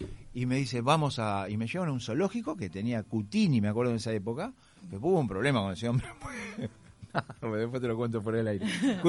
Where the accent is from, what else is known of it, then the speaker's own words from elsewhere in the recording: Mar del Plata, Buenos Aires Province, Argentina; born there; Soy nacido en Mar del Plata y Mar del Plata tiene otro ritmo de vida.